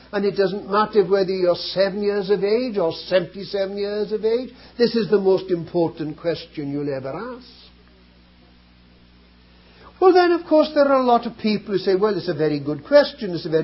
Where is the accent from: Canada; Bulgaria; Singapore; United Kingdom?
United Kingdom; now in United States; Now, you probably don't realize that I'm British. With this American accent I've discovered, people don't know where I come from anymore. Well, I come from Britain.